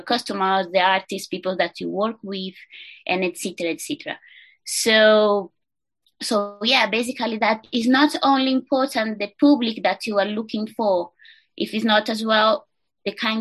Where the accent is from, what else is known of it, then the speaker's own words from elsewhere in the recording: Canary Islands, Spain; English is a second language; also born or lived in Brazil; Okay, so I was born in Brazil. I'm Brazilian and I grew up in Canary Island.